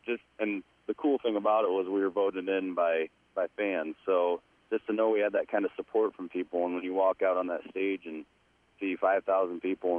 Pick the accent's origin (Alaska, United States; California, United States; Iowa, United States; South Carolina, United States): Iowa, United States; Manning; Well, I'm from Manning originally